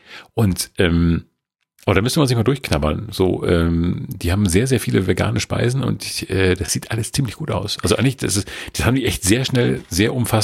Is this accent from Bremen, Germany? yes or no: no; Bavaria, Germany; Ich bin eine Bayerin. Servus, miteinander.